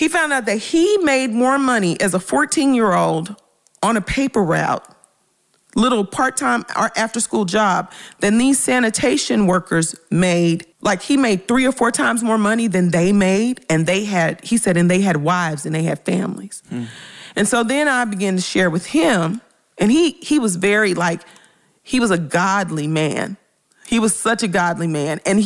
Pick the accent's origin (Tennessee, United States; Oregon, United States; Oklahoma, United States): Tennessee, United States; Memphis; because I'm originally from Memphis.